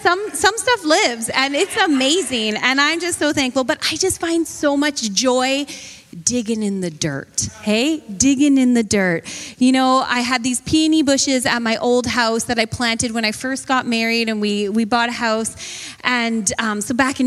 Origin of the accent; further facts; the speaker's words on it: Canada; everywhere you drive, there's Canada flags, and I love it. We are Canadian. We are proud. We have our maple leaf.